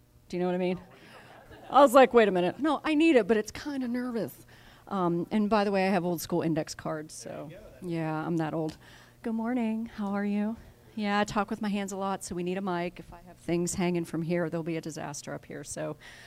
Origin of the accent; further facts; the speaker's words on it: Pittsburgh, Pennsylvania, United States; I live in the South now, so I say y'all, but I am from Pittsburgh.